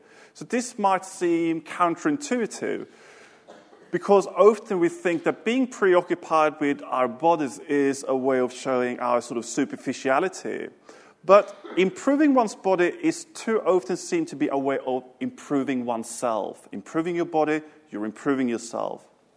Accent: Sweden; English is a second language; where I grew up in Sweden as a sort of strong welfare country

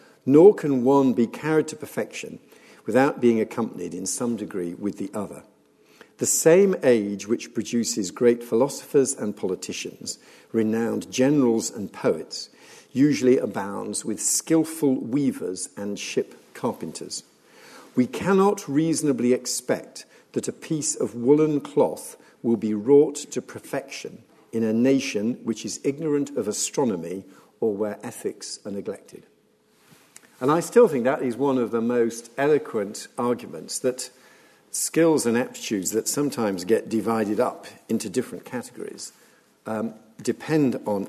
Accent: Birmingham, West Midlands, United Kingdom; I come from Birmingham. My father was a student at the University of Birmingham.

